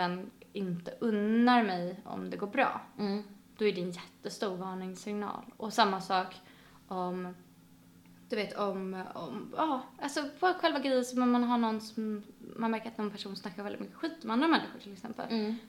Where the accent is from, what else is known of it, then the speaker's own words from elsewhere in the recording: Sweden; now in London, United Kingdom; när jag flyttade hit, var att här i London så, alltså hemma i Sverige, då växer man väldigt mycket upp med en viss typ av människor